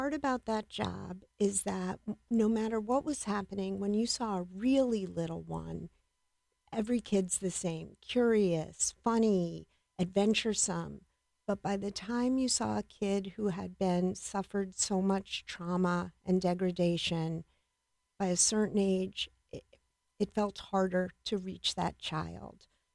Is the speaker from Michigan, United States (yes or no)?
no; Norwalk, Connecticut, United States; my mother taught in Norwalk. We grew up in Norwalk, and it was really nice to be anywhere.